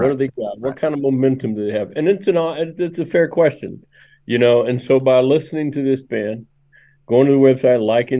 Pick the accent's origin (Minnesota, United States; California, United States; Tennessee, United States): Tennessee, United States; Memphis; I grew up in Memphis, and I grew up playing drums in a racially mixed gospel band, right?